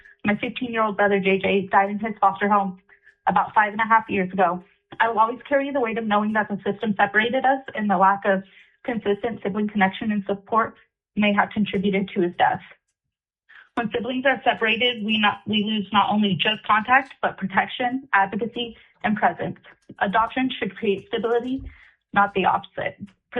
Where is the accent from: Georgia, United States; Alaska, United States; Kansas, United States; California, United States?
Alaska, United States; Anchorage; and I am from Anchorage.